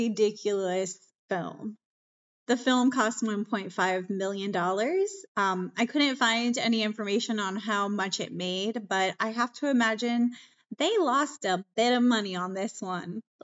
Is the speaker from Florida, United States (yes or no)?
yes; Florida, United States; I am born and raised in Florida.